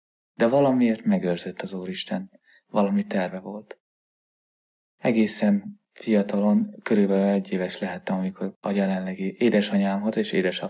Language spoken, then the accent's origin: Hungarian; Göd, Pest, Hungary; diakónus, Gödről származom.